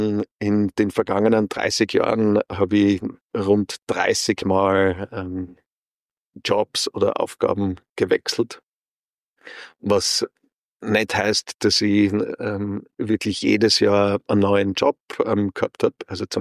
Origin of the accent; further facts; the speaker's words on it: Graz, Styria, Austria; also born or lived in Istanbul; Ich bin ursprünglich aus Graz, habe 7 Jahre in meiner Kindheit in Istanbul verbracht mit meinen Eltern, die an der österreichischen Schule dort unterrichtet haben. Habe dann in Graz zu studieren begonnen